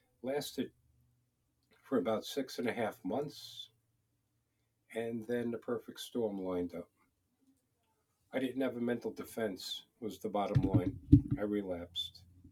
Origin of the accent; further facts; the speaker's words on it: Suffolk County, New York, United States; I moved here from Long Island, New York. I'm from Suffolk County.